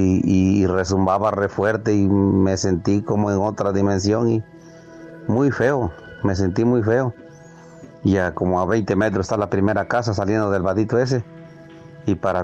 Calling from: Soyotla, Puebla, Mexico; desde aquí de la Sierra Norte de Puebla, para ser exactos, del municipio de Huitzilán de Cerdán. Mi comunidad aquí se llama Soyotla.

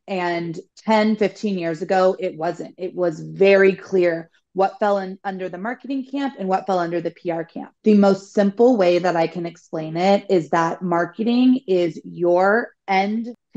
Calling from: Los Angeles, California, United States; Yeah, I'm calling from Los Angeles.

